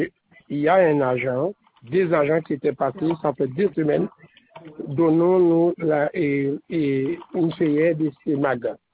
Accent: Sainte-Rose, Guadeloupe; Je suis de Sainte-Rose

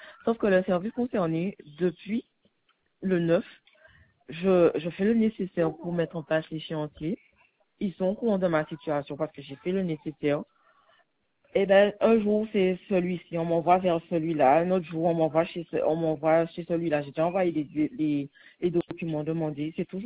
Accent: Petit-Bourg, Guadeloupe, France; suis de moi je suis

